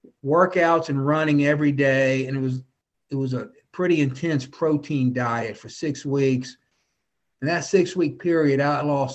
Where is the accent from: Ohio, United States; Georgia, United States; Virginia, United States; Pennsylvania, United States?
Virginia, United States; Petersburg; now in Chesapeake, United States; She grew up in Suffolk. I grew up in Petersburg, and in the early 90s, we relocated to Hampton Roads and have lived in either Portsmouth, North Suffolk, or now we live in the Western Branch area of Chesapeake.